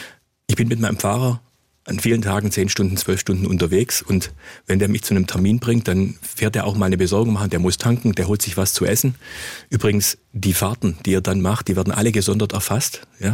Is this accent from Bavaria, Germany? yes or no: no; Gingen an der Brenz, Baden-Württemberg, Germany; wir sind beide in Gingen an der Brenz aufgewachsen, er ist ein paar Jahre jünger.